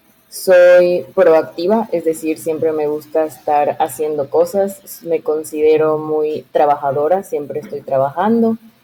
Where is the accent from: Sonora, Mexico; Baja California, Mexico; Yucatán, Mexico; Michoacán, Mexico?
Yucatán, Mexico; Mérida; Tengo 25 años. Soy de Mérida, Yucatán, México. Y actualmente vivo aquí en Mérida, Yucatán, México.